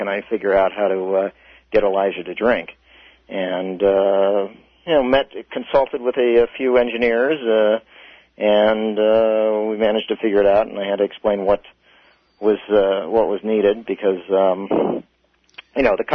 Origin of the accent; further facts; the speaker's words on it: Cleveland, Ohio, United States; I've shown it to several rabbis in my hometown here in Cleveland